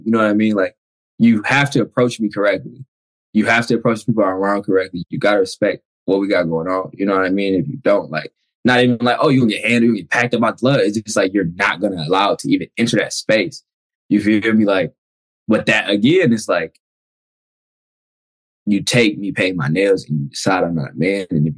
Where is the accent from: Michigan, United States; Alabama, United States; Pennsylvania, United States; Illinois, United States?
Michigan, United States; Detroit; I'm from Detroit, Michigan. I'm from Joy Road in Detroit.